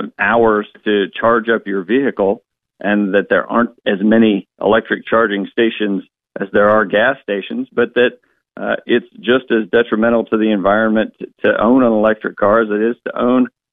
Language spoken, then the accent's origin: English; Virginia, United States; their FBI is seeking to infiltrate Catholic churches in my home state of Virginia